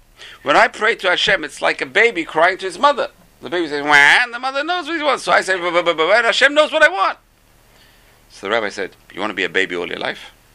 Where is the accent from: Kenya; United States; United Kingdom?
United Kingdom; I know, because I'm British.